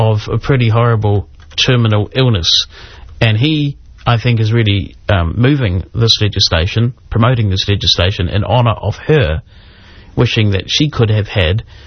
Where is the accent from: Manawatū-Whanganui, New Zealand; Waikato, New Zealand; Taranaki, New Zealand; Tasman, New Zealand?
Manawatū-Whanganui, New Zealand; Whanganui; is from my hometown here, Whanganui.